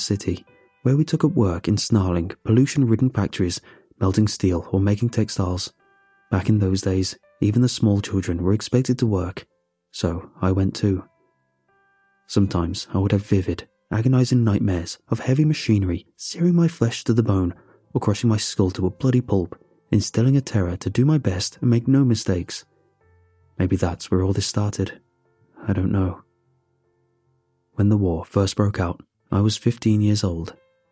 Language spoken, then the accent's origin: English; United States; living in his home country while I grew up in America